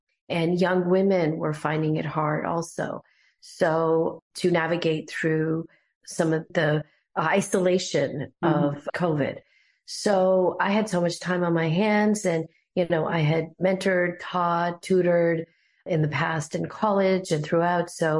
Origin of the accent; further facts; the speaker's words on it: India; But I think being an Indian person has a lot to do with it